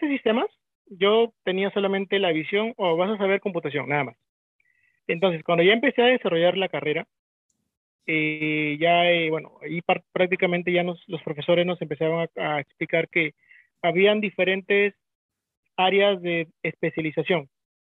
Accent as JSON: {"language": "Spanish", "town": "Chiclayo", "region": "Lambayeque", "country": "Peru", "said": "Yo estudié en la Universidad Nacional Pedro Ruiz Gallo en Lambayeque. Soy natural de Chiclayo."}